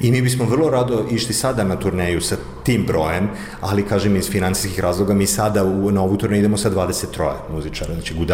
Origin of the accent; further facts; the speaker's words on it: Belgrade, Serbia; now in Berlin, Germany; ovaj region iz koga ja dolazim, ja sam rodom iz Beograda, ali živim već 20 godina u Berlinu